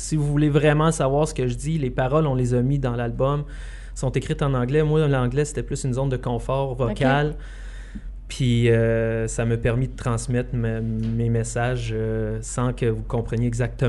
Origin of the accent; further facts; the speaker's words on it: Quebec City, Quebec, Canada; now in Trois-Rivières, Canada; Puis moi, je viens pas de Trois-Rivières. Ben, je suis rendu un trifluvien d'adoption, en fait. Je viens de Québec. Ça va faire 12 ans en février que je suis à Trois-Rivières.